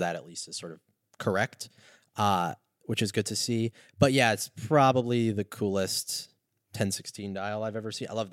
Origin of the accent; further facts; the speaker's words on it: Chicago, Illinois, United States; You know, as a Chicagoan, I'm not much of a Tiffany guy either.